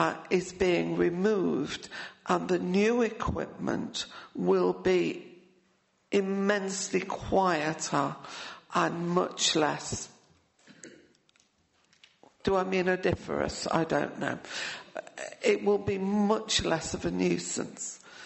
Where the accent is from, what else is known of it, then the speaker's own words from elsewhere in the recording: Nottingham, East Midlands, United Kingdom; I come from Nottingham. Nottingham traditionally has gone to work early.